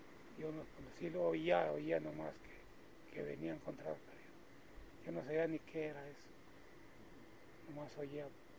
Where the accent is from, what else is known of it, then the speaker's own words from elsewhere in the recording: Guasamota, Durango, Mexico; Nací en Guasamota, Durango.